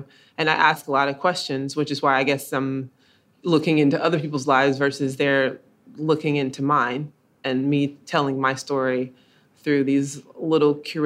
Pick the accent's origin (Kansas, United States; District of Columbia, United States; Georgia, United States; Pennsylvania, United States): Georgia, United States; Columbus; growing up in Columbus, Georgia, with my father being one of the first Black dentists in the city, and it being a small city, like, everybody kind of knew who you were.